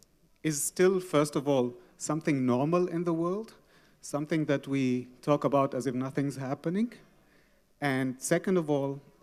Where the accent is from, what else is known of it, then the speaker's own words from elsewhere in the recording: Syria; I'm from Syria.